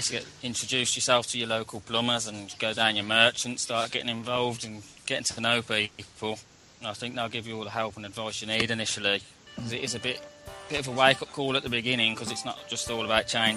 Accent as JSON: {"language": "English", "town": "Bournemouth", "region": "South West England", "country": "United Kingdom", "said": "I'm from Bournemouth."}